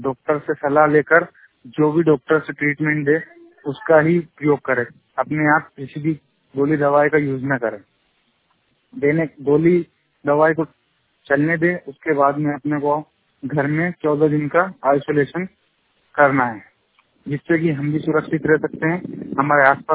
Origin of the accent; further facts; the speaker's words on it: Khilchipur, Madhya Pradesh, India; मैं खिलचीपुर से बात कर रहा हूँ। मैं जिला राजगढ़ से हूँ।